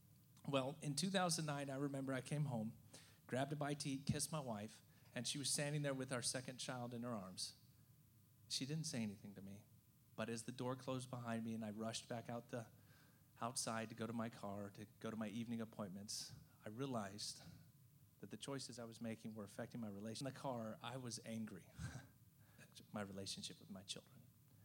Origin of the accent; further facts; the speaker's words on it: Japan; I grew up in Japan. I speak the language.